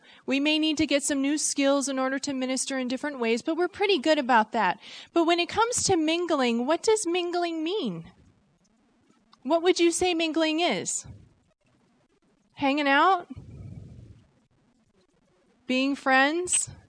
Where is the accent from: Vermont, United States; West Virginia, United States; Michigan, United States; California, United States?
Vermont, United States; born or raised there